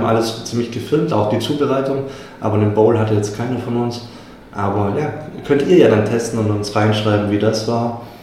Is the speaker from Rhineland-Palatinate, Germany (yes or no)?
no; Baden-Württemberg, Germany; im Brot klingt für mich so als Schwabe.